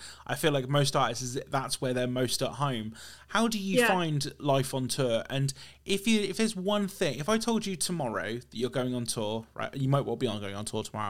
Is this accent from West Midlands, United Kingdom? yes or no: no; Norwich, East of England, United Kingdom; I'm from Norwich, and like, you know, we get very lucky in terms of bands coming through